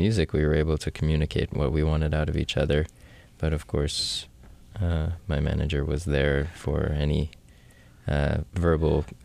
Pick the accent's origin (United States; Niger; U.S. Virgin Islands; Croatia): Niger; … is from Mali and we're from Niger, which is to say pretty much the same thing